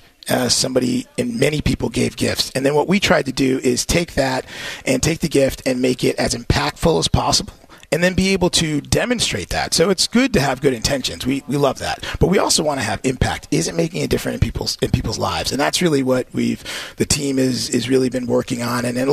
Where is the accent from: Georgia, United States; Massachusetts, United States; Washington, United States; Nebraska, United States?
Massachusetts, United States; Springfield; my dad worked in a factory, and I grew up in Springfield, and so he worked in a factory